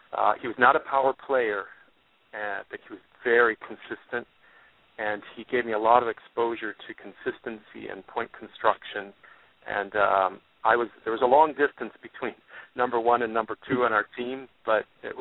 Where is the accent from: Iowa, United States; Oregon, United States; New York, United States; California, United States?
Iowa, United States; now in Arlington, United States; I'm originally from Iowa, grew up in a small town in northwest Iowa, and we have two daughters.